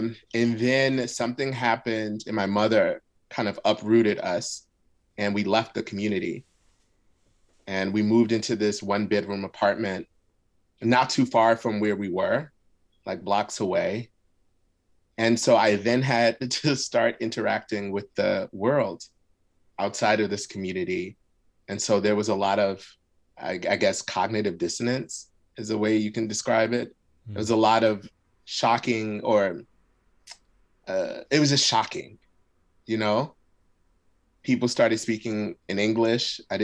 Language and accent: English; Philadelphia, Pennsylvania, United States; first language Arabic; English is a second language; I grew up to two Black Muslim parents. I grew up in West Philly, and a Muslim community. So my first language actually was Arabic.